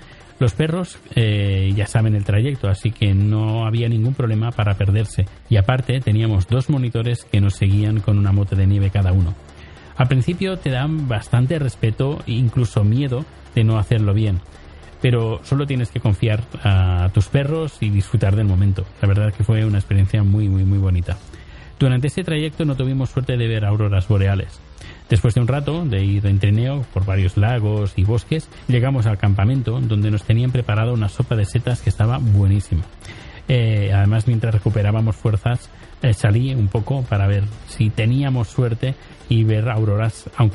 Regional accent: Spain; yo no soy francés, soy español

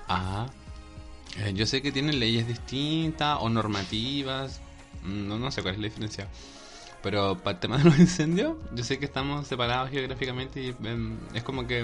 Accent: Chile; yo estaba como muy chileno

